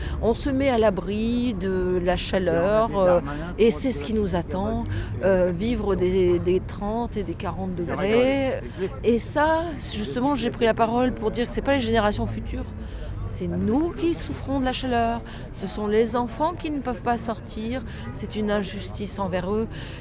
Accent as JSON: {"language": "French", "town": "Béthune", "region": "Hauts-de-France", "country": "France", "said": "Alors moi je ne suis pas d'Arras, je suis de Béthune."}